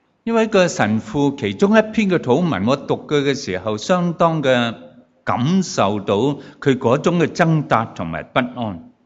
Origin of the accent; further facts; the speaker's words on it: Hong Kong; 好可能我哋香港人真係唔知道